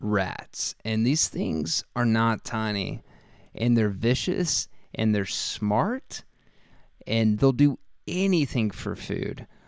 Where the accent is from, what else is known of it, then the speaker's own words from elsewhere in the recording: Oklahoma, United States; now in Mississippi, United States; We live in southern Mississippi. I grew up in Oklahoma.